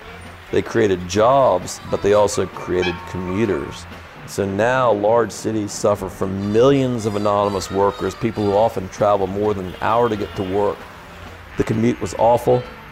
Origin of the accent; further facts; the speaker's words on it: Richmond, Virginia, United States; now in Charleston, United States; And I will say, no, I am not. I am from Richmond. My people are from Virginia. I live here, but I'm from there.